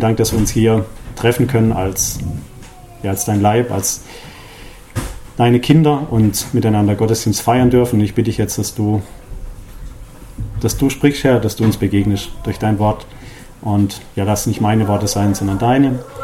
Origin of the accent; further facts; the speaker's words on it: Freiburg, Baden-Württemberg, Germany; ich bin aus Freiburg oder aus der Nähe von Freiburg, ein Badner, man kommt nach Schwaben, da ist die Sprache schon anders.